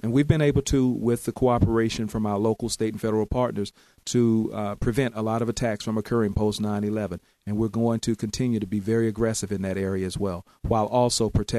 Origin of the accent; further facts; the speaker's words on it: Georgia, United States; now in Knoxville, United States; I was born and raised in Georgia, so I'm used to Southern hospitality, but the people of Knoxville has taken it to a completely different level.